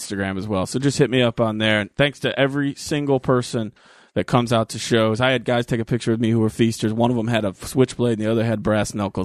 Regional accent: Rochelle, Illinois, United States; I go, look, I'm from Rochelle, Illinois. I don't think titanium has ever made it to Rochelle.

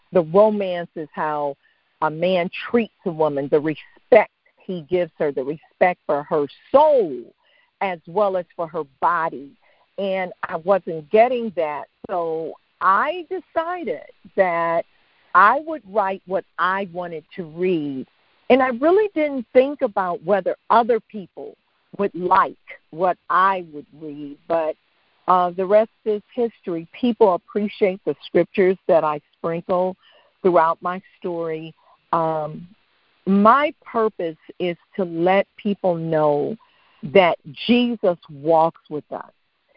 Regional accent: St. Louis, Missouri, United States; I am from St. Louis in the Midwest, the gateway to the arch.

